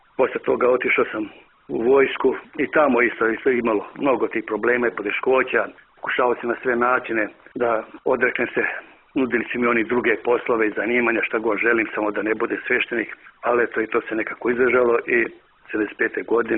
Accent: Gjakova, Gjakova District, Kosovo; born there; ja sam rođen u Đakovici 1954. godine, dakle nekada srpsko mjesto, ali nažalost sve je posle bilo sasvim malo Srba.

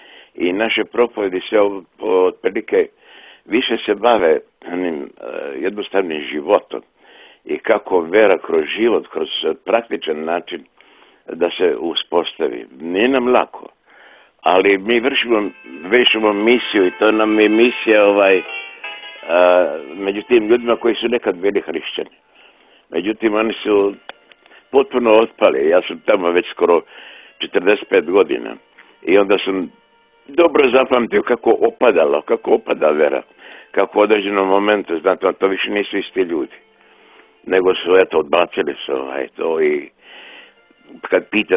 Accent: Drvar, Federation of Bosnia and Herzegovina, Bosnia & Herzegovina; Ja sam odrastao u Grahovi u Drvaru gdje je crkva bila zatvorena, zakovana

